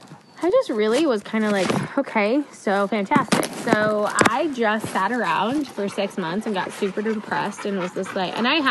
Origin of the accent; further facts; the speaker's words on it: Montana, United States; moved away as an adult; also born or lived in Sandpoint, Idaho; From Montana, yeah. And then moved to Sandpoint and was there for 2.5 years.